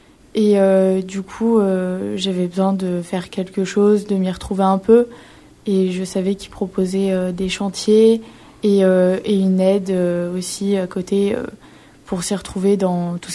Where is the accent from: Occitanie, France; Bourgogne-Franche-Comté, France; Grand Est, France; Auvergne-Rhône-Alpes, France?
Auvergne-Rhône-Alpes, France; Grenoble; j'ai 17 ans et je viens de Grenoble.